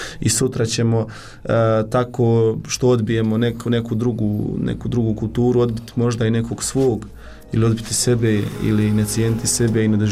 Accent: Miljevina, Republika Srpska, Bosnia & Herzegovina; Ja sam iz Foče, to jest iz Miljevine kod Foče, imam 23 godine

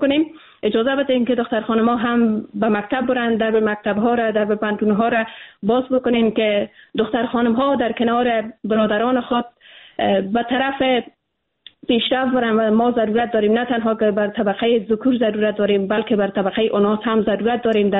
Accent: Afghanistan; ما به عنوان یک افغان

